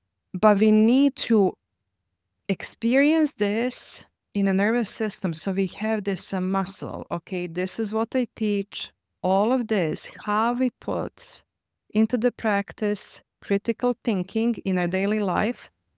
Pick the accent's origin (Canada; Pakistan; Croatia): Croatia; I'm a Serbian from Croatia.